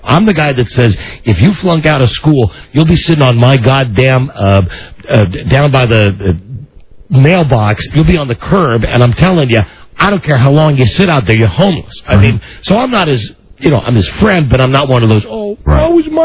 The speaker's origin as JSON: {"language": "English", "country": "United States", "said": "I'm voting because I'm an American"}